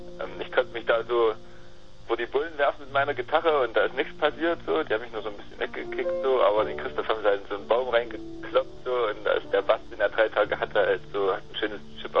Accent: Saxony, Germany; ich bin aus dem Sachsenland.

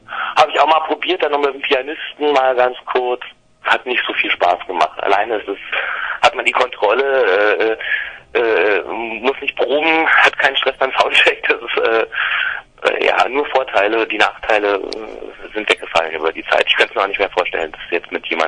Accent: Berlin, Germany; Ich komme aus Berlin, ich komme aus West-Berlin sogar. Das muss ich mal betonen. Davon gibt es nur noch ganz wenige hier. Ich komme aus Berlin, ich lebe in Berlin und ja, war auch noch nie woanders.

